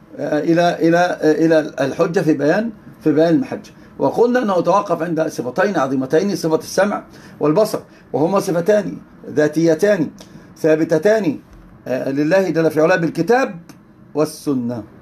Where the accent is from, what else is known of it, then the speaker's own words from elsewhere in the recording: Egypt; accent: Egyptian; انظر أنا أتكلم العربية ولكنتي مصرية